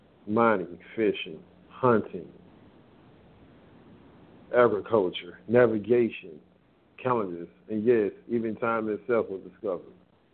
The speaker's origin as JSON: {"language": "English", "town": "Atlanta", "region": "Georgia", "country": "United States", "said": "Now, I'm from the South, Atlanta, Georgia, to be exact. All part of the Bible Belt."}